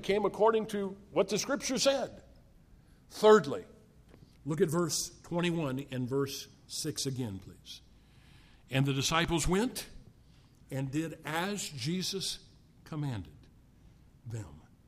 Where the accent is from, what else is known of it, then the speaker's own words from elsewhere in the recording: United States; You know, our problem is we grew up in America. Secondly, we grew up with sidewalks. I grew up on a farm.